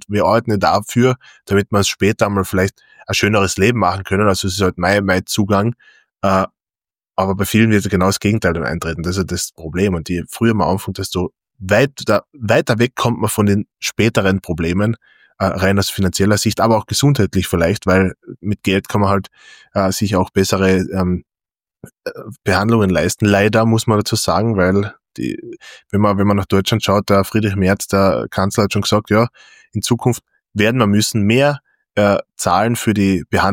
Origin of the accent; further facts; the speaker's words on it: Austria; Die Voest ist ein Name bei uns in Österreich und ist ein wichtiges Unternehmen